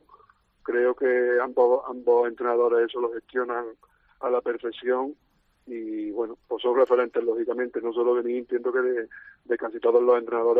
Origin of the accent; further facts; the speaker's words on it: Córdoba, Andalusia, Spain; No, yo soy de Córdoba capital.